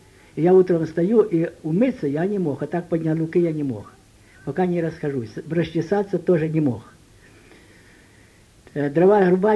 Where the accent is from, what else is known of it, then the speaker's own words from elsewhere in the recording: Voznesensk, Mykolaiv Oblast, Ukraine; Потому что я родом из Вознесенска.